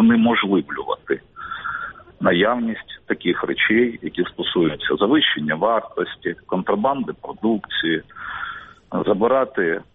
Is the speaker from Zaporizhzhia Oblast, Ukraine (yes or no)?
yes; Zaporizhzhia, Zaporizhzhia Oblast, Ukraine; в Запоріжжі, в моєму рідному Запоріжжі